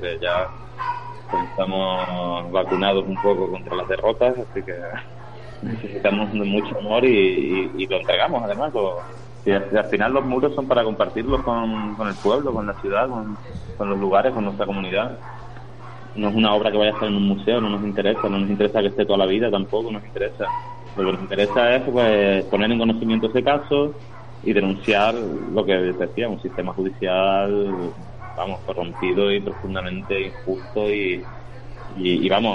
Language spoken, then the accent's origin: Spanish; Canary Islands, Spain; No, yo soy de Tenerife.